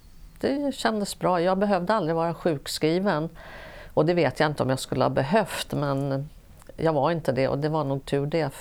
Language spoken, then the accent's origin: Swedish; Stockholm, Stockholm County, Sweden; Jag växte upp på Kungsholmen och hade en jättefördel av att jag hade både farmor och farfar och mormor och morfar i samma kvarter.